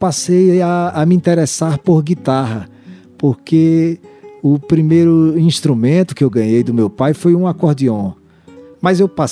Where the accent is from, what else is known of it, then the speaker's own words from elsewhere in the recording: Paulo Afonso, Bahia, Brazil; na minha cidade natal, em Paulo Afonso, no sertão baiano.